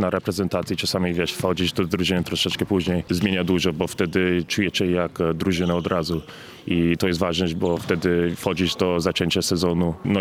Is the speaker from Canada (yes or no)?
yes; Canada; accent: Canadian; Ja gadam po polsku zawsze w Kanadzie do rodziców też. Wiem, że mam taki kanadyjski akcent troszeczkę.